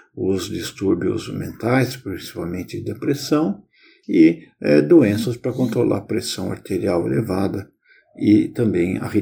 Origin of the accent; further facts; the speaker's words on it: São Paulo, Brazil; born there; eu sou nascido em São Paulo e vejo com certo desconsolo o deserto que transformamos o solo de nossa cidade